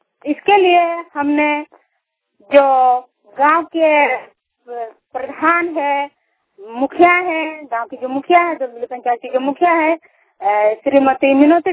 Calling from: Jamshedpur, Jharkhand, India; जिला पूर्वी सिंहभूम जमशेदपुर प्रखंड से बोल रही हूँ।

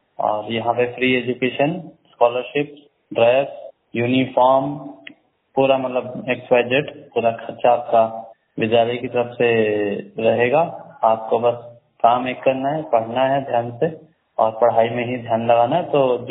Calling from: Delhi, India; और मैं इस समय दिल्ली से हूँ।

